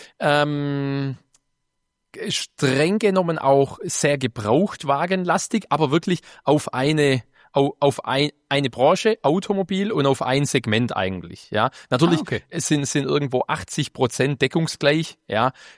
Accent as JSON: {"language": "German", "town": "Horb am Neckar", "region": "Baden-Württemberg", "country": "Germany", "tie": "born or raised there", "said": "Und dann kam ich hier in meiner Heimatstadt in Horb am Neckar zu einem Autohaus."}